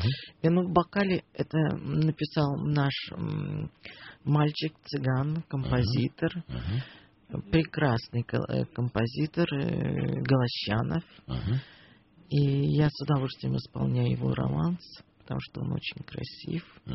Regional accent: Saint Petersburg, Russia; born there; я родилась в Ленинграде в семье интеллигентов.

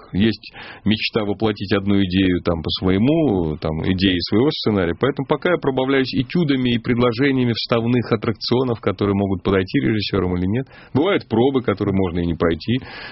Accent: Russia; Я россиянин, в шоке не бываю.

